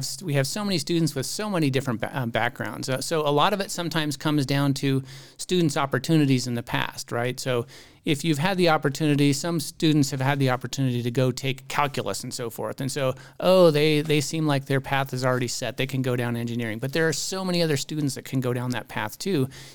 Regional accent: Colorado, United States; you know, I'm from the San Luis Valley, but there's someone here from Loveland, and we get to talk with them.

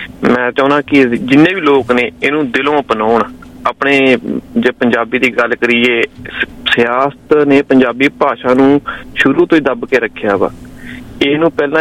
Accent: Punjab, India; ਮੈਂ ਆਪਣੇ ਜਿੱਥੇ ਜੰਮਿਆ ਪੜਿਆ ਜਿਹੜਾ ਦੇਸ਼ ਪੰਜਾਬ ਹੈ

